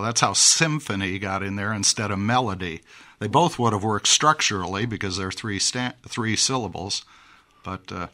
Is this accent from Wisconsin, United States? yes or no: no; Iowa, United States; I grew up in Iowa